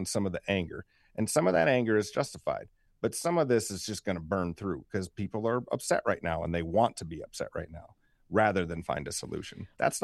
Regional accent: South Dakota, United States; I'll use my hometown of Elsister

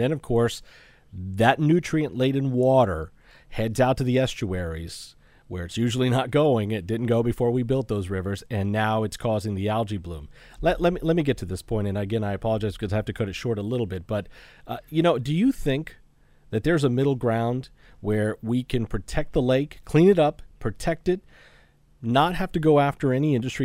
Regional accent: Clewiston, Florida, United States; I grew up my childhood in Clewiston.

